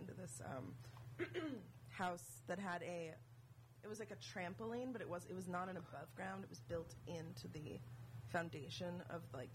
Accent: California, United States; I did. I'm from the Valley.

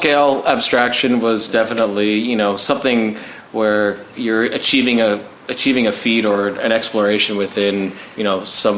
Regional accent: East Coast, United States; growing up on the East Coast, you know, obviously Braque was in Paris and whatnot

